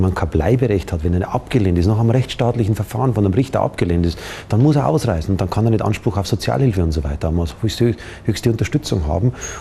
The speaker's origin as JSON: {"language": "German", "country": "Germany", "said": "Natürlich bin ich Deutscher und bin ja stolz auf mein Land."}